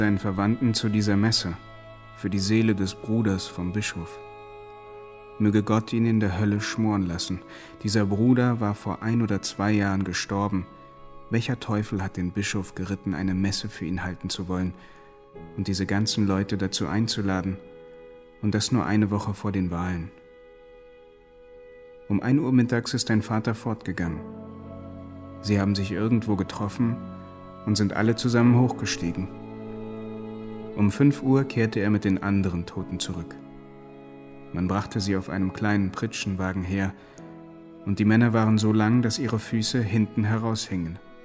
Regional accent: Lebanon; In meinem Heimatland im Libanon ist Gewalt leider ein Thema

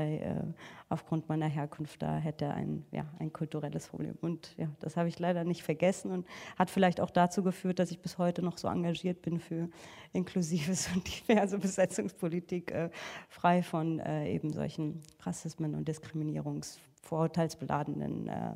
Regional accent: Frankfurt, Hesse, Germany; ich komme eigentlich aus Frankfurt

